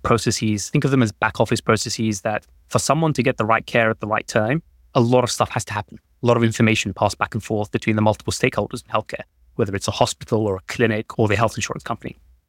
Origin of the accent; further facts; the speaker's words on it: London, United Kingdom; also born or lived in Libya; I was born in North Africa, in a place called Libya, actually. And I came to the UK as a migrant when I was young and grew up in London, in North London in particular.